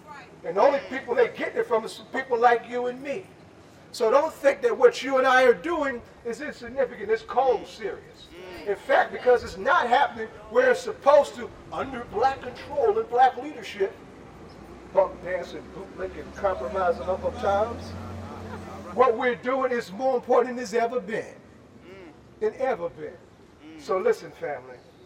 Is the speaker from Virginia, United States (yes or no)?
no; Plainfield, New Jersey, United States; Because, see, I'm originally from Plainfield. I came to Newark later.